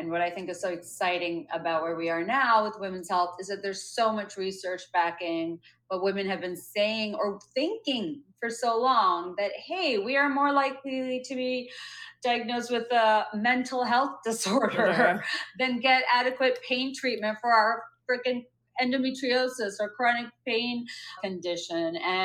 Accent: Bangladesh; if you had told little brown girl … growing up in Bangladesh

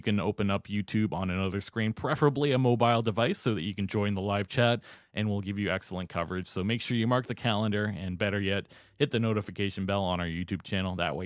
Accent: Ontario, Canada; growing up in Ontario as not a Leafs fan, the Leafs are the number one hate in my heart.

